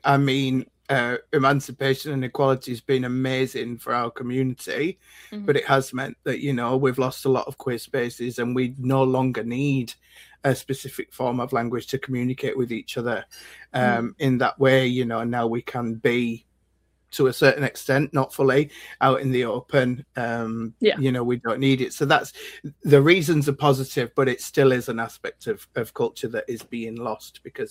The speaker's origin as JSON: {"language": "English", "town": "York", "region": "Yorkshire and the Humber", "country": "United Kingdom", "lives_now": "Edinburgh, United Kingdom", "said": "I'm originally from York in England, but I'm based now in Edinburgh, where I've been for 10 years."}